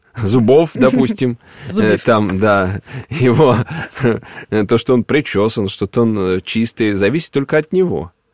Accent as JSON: {"language": "Russian", "region": "Moscow", "country": "Russia", "said": "вот я и сам москвич, в общем-то."}